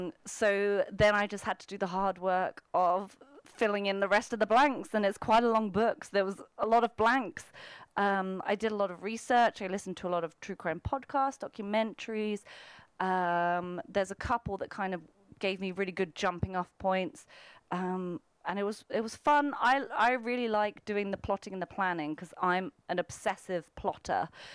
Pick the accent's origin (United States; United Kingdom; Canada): United Kingdom; but I can't because I'm British and I'm really polite and I say sorry like 12 times in every conversation.